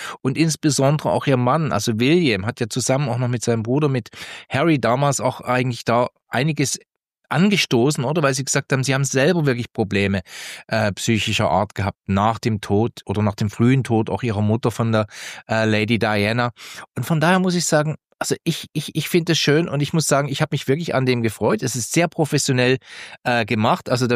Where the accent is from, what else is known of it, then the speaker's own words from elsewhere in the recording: Schwendi, Glarus, Switzerland; Hier stadtnah Zürich, ich bin ein Landei, oder? Ich meine, ich komme aus dem Glarnerland.